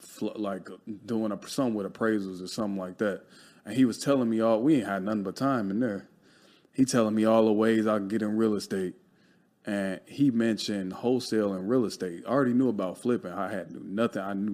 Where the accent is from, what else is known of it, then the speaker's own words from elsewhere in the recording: Chicago, Illinois, United States; But nah, some time ago, you know, I grew up in Chicago. Poverty, all you knew was right. The hustle, right?